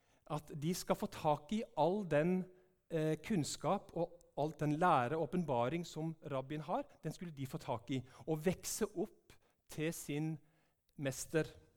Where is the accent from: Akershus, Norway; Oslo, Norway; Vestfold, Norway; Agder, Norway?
Agder, Norway; Gjerstad; Og jeg kommer ifra Gjerstad